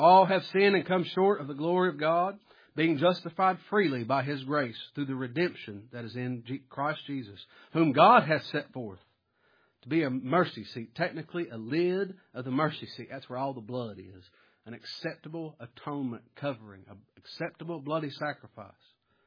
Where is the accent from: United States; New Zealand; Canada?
United States; Kentucky; Well, I got an axe in my hand. I'm from Kentucky. I ain't scared of no wildcat.